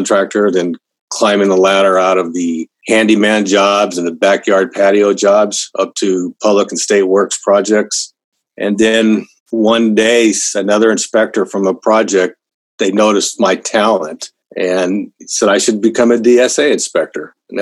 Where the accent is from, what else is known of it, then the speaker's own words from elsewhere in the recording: Southwest, United States; I'm not from California originally, but I've pretty much grown up my entire life here in the Southwest United States, which includes obviously California, Arizona, Colorado, Nevada.